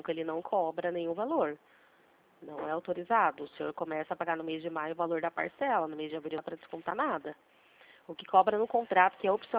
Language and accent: Portuguese; Limeira, São Paulo, Brazil; sou daqui da cidade de Limeira.